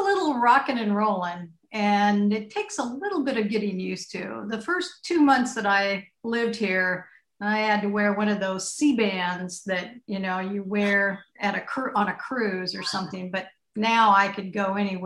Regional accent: Seattle, Washington, United States; moved away as an adult; Well, I am originally from Seattle, and I got married, and he lived in a floating home, so I moved here.

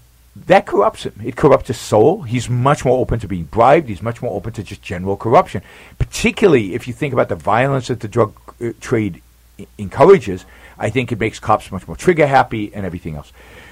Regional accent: Israel; people ask me where I'm from, and I'd say I'm from Israel

